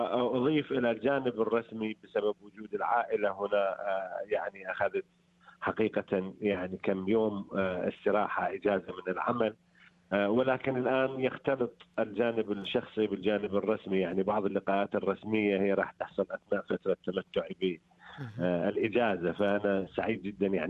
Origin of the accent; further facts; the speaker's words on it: Iraq; now in Australia; أنا بالتأكيد عراقي وطني الأول, وأعتقد أن أستراليا هي وطن ثاني لا يقل قيمة.